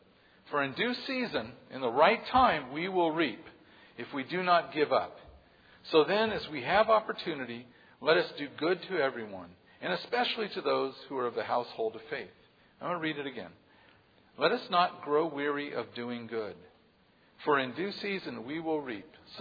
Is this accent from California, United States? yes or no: yes; San Jose, California, United States; And I said, I'm from San Jose area.